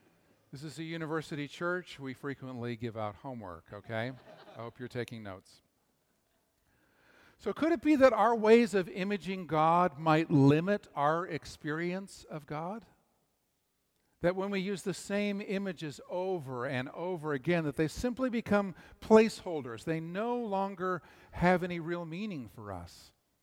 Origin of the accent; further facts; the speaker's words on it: Canada; now in Austin, United States; I grew up in Canada, some of you know